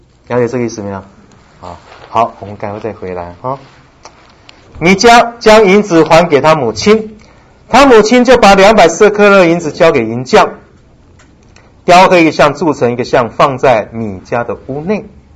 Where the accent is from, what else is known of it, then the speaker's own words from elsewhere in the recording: China; 因为他怕我们中国人不太能够理解